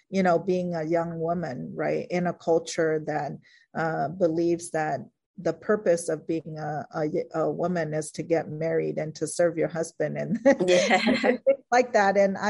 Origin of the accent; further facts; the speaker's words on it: United States; growing up in America with parents who were refugees, it was a very difficult time because I saw how hard my parents were working and how much they struggled to provide for us.